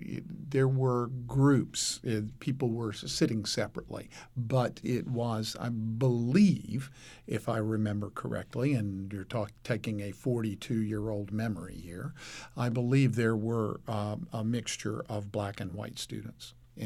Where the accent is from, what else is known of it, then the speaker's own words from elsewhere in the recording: Charlotte, North Carolina, United States; I grew up in Charlotte, North Carolina.